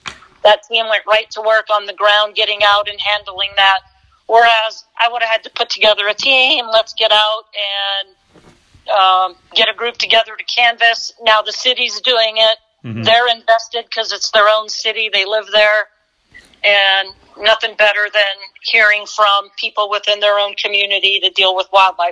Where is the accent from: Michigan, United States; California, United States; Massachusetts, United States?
California, United States; From here, from California, Southern California.